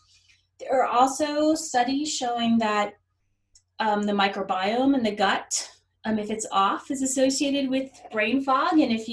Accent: Massachusetts, United States; I do have a couple patients. I'm from Massachusetts. Right now.

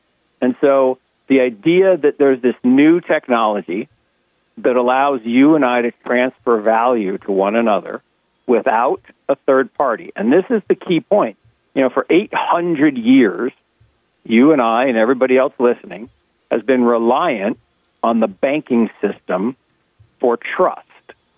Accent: Seattle, Washington, United States; And then in 82, where I grew up in Seattle, they had this thing called the personal computer with this company, Microsoft.

